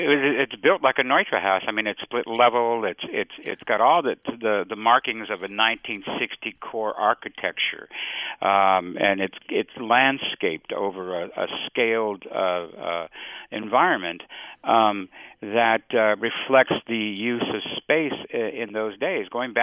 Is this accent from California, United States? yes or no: yes; Los Angeles, California, United States; I grew up in East L.A. in the 60s when we got moved for the East L.A. interchange.